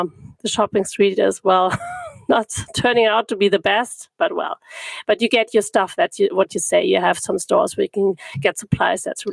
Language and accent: English; Munich, Bavaria, Germany; now in Berlin, Germany; I come more from a very, very conservative background. I'm from Munich.